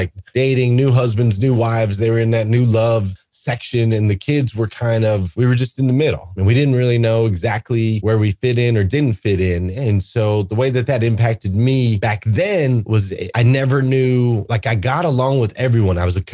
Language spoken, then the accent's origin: English; Flagstaff, Arizona, United States; I grew up in Flagstaff, Arizona. I was a smart kid as far as like book smart.